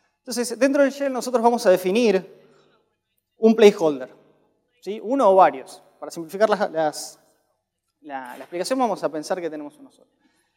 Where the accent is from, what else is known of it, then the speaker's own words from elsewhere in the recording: Buenos Aires, Argentina; yo vengo de Buenos Aires